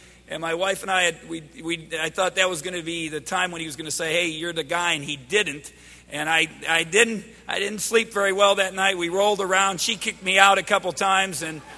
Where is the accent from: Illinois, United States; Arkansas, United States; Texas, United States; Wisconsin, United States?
Wisconsin, United States; Milwaukee; Well, I grew up in Milwaukee, and as a kid, you watch Badger games